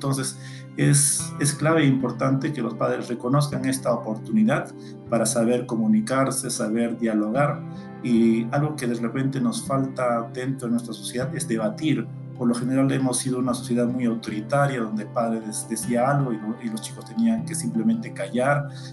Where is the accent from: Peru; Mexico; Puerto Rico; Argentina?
Peru; Huaraz, Ancash; me encuentro en Huaraz, soy natural de Huaraz, también maestro acá